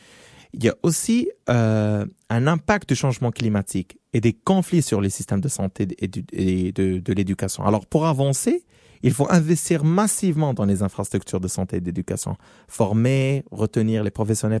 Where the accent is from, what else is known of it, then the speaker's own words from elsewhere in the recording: Morocco; je peux donner un exemple sur mon pays, qui est le Maroc, parce que je suis marocain, voilà.